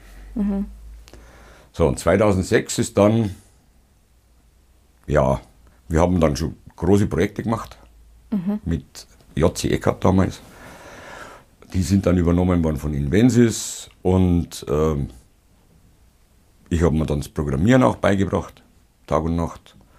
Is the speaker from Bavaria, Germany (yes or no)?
yes; Palling, Bavaria, Germany; born there; Gebürtig, auf alle Fälle, ja. Geboren in Palling.